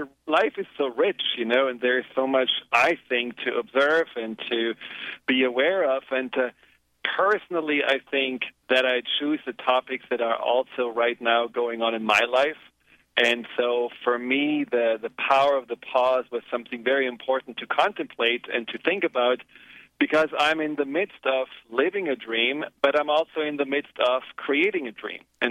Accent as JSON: {"language": "English", "region": "Baden-Württemberg", "country": "Germany", "tie": "born or raised there", "said": "I grew up in Germany in the Black Forest, and the Black Forest is very close to the French border."}